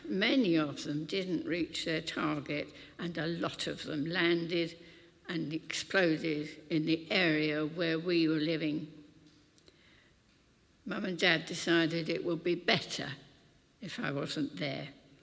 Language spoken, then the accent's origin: English; London, United Kingdom; born there; I was born in Walthamstow, London, and as was customary practice, I was christened at St John's Church in Stamford Hill.